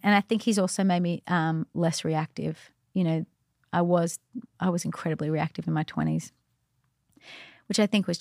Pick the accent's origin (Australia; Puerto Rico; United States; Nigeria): Australia; I was from Australia and he was from, like, the South.